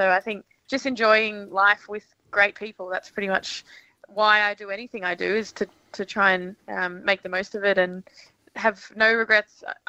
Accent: Brisbane, Queensland, Australia; I'm from Brisbane. I grew up in a small town, I suppose you could say, in Brisbane.

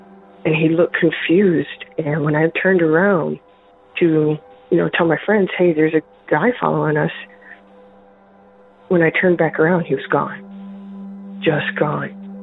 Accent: Rapid City, South Dakota, United States; also born or lived in Michigan; I'm from Michigan. I'm calling in regards to Episode 7, Sarah's comment about the Black Hills. I grew up in Rapid City.

